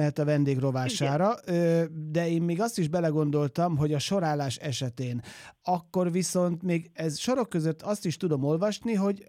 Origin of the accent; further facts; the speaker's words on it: Zala, Hungary; én zalai gyerek vagyok